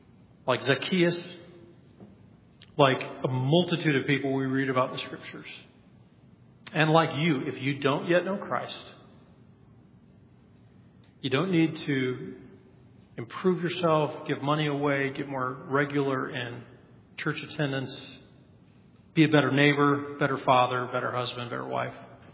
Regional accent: Colorado, United States; Then it goes down into the Rocky Mountains where I grew up in Colorado. And that is called the Continental Divide. I chose a couple of signs from my home state, Colorado.

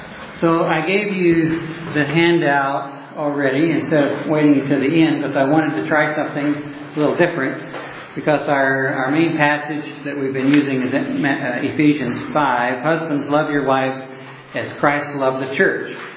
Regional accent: Oklahoma City, Oklahoma, United States; I'm a layman from Oklahoma City, Oklahoma. I retired from the electric company there.

